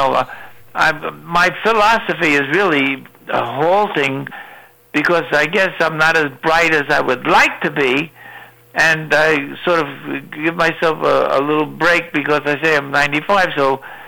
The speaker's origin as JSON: {"language": "English", "town": "Brooklyn", "region": "New York", "country": "United States", "tie": "born or raised there", "said": "And when I was growing up in Brooklyn, born in 22, it was a depression."}